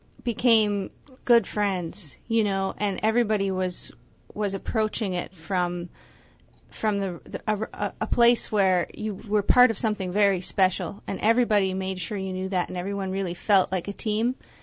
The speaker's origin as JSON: {"language": "English", "region": "Ontario", "country": "Canada", "tie": "born or raised there", "said": "Well, you know, I guess growing up in the Ottawa Valley, I learned that fiddle style, and that's mostly what I concentrated on."}